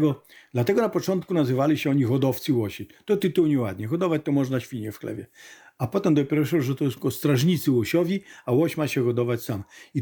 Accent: Białystok, Podlaskie Voivodeship, Poland; Ja urodziłem się i wychowałem w Białymstoku.

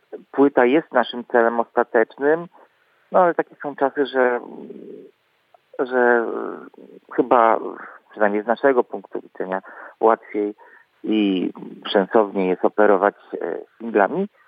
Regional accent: Działdowo, Warmian-Masurian Voivodeship, Poland; Ja przyjechałem z Działdowa, jestem trochę starszy od Mariusza.

